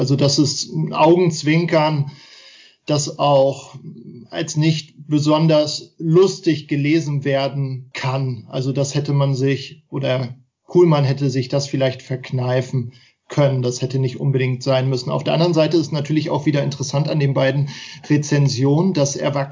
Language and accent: German; West Germany, Germany; Ich bin Wessi, der gerne Ost-TV gesehen hat.